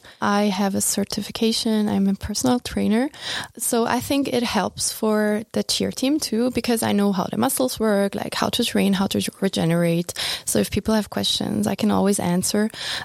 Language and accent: English; St. Gallen, Switzerland; So my boyfriend, or now husband, he's at Heiske, and we're both from St. Gallen.